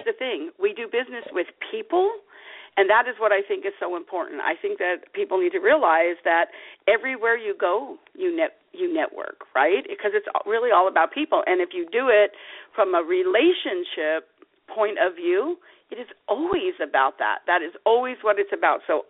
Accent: Las Vegas, Nevada, United States; So back in the day, many, many years ago, in Las Vegas, so I'm from Las Vegas

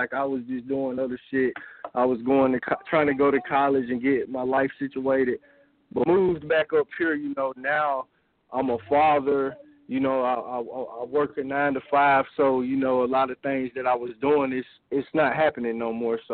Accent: Covington, Georgia, United States; also born or lived in Pittsburgh; I'm from Covington, Georgia.

